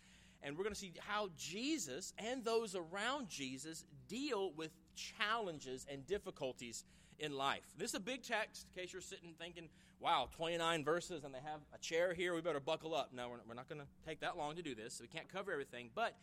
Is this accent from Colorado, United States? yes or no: no; Memphis, Tennessee, United States; also born or lived in Germantown; now in Boston, United States; So I'm a Memphis boy. I was born in Memphis, went to high school in Germantown.